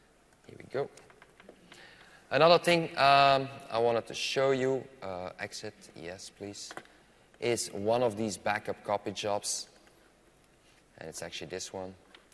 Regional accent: Belgium; English is a second language; I'm from Belgium

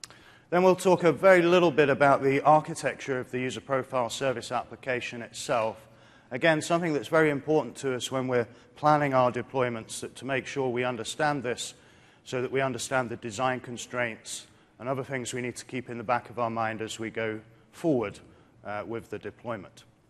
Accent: Edinburgh, Scotland, United Kingdom; I'm from Edinburgh in the United Kingdom.

